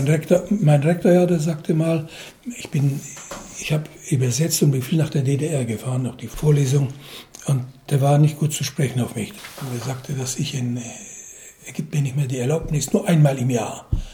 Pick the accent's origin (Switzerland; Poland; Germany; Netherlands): Poland; Zabrze, Silesian Voivodeship; Also ein gebürtiger Sabrze, Hindenburger, noch geboren im altdeutschen Großen Reich. Meine Frau 1936 und ich im Jahr 33. Also könnt ihr leicht berechnen, 79 Jahre.